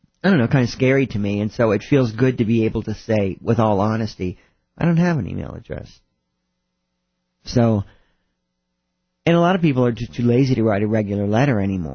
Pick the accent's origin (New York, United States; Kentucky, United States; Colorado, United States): New York, United States; I mean, maybe I came from New York, so the bar was set pretty high in terms of behavior that's not particularly warm.